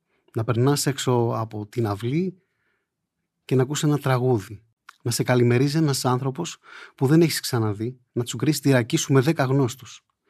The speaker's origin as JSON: {"language": "Greek", "region": "Crete", "country": "Greece", "said": "Η ανθρωπιά και το πρεπό, όπως λέμε στο νησί μου. Η Κρήτη ξέρει να συγχωρεί όσο ξέρει να αγαπά"}